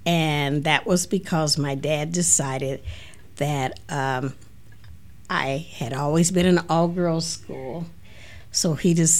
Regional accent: Kansas City, Missouri, United States; born there; I was born in Kansas City, Missouri.

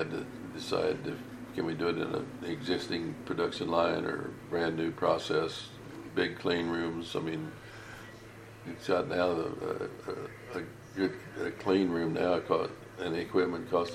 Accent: Sugar Creek, Missouri, United States; My hometown, I grew up just on the border of Sugar Creek.

